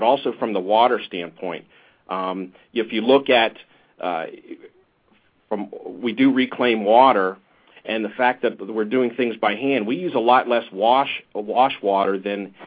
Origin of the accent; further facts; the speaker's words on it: State College, Pennsylvania, United States; We're from State College, Pennsylvania, which is the home of Penn State University